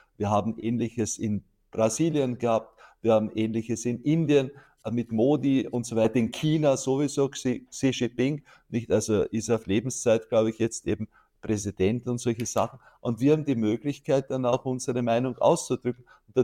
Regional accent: Austria; bei uns in Österreich

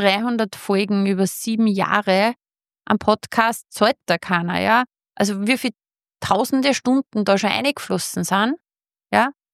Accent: Austria; bei uns in Österreich ist das ja ganz anders geregelt.

